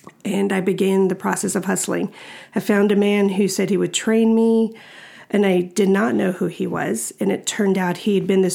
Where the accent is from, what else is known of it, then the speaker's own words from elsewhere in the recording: Texas, United States; I grew up in the Bible Belt of Texas.